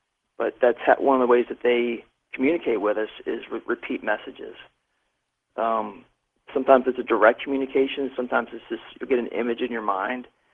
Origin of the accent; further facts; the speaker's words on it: Baltimore, Maryland, United States; And then I got a vision of Ravens Stadium, because I'm from Baltimore